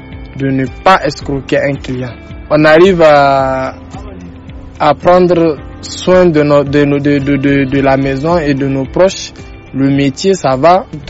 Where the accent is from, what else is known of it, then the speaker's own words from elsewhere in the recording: Niger; now in Cameroon; Je suis nigérien, je viens du Niger.